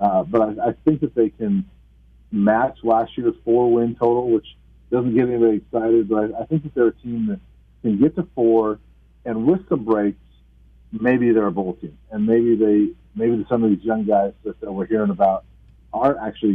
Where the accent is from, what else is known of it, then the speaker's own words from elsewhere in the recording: Colorado, United States; But again, coming from here, growing up in Colorado, I love the local games.